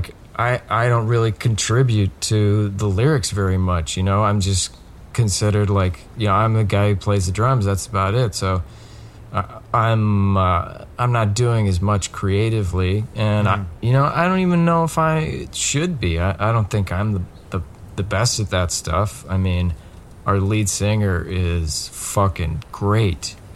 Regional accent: Colorado, United States; No. I grew up in Colorado

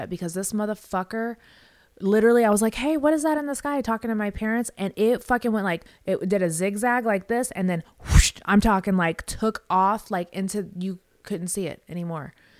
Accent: Las Vegas, Nevada, United States; I saw a UFO because I grew up in Vegas.

